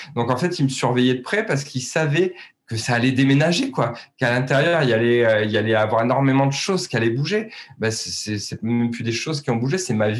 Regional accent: Gap, Provence-Alpes-Côte d'Azur, France; je viens de Gap pour la conférence.

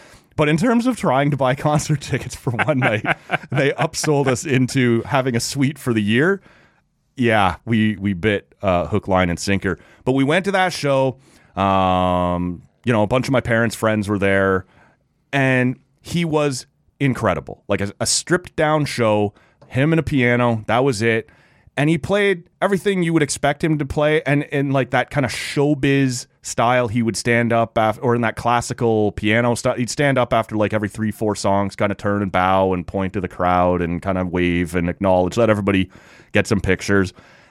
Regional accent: Oshawa, Ontario, Canada; this thing is going to end up in Oshawa, which is my hometown.

